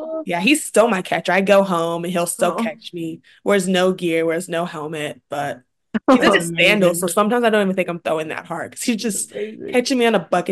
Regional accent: Kansas, United States; Well, yeah, I don't know how he ended up at Cal, honestly. We're from Kansas, so he just followed me out here, I guess.

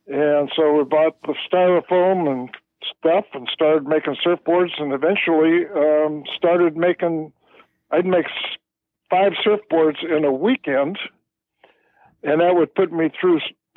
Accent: Kensington, California, United States; I was born and raised in basically Berkeley, a little small community called Kensington.

